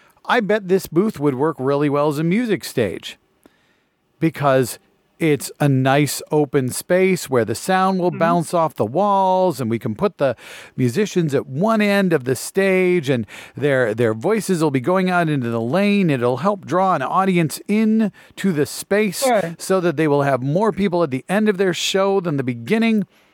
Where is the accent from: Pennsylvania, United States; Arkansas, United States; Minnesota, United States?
Minnesota, United States; And we'd say, oh yeah, we're from Minnesota.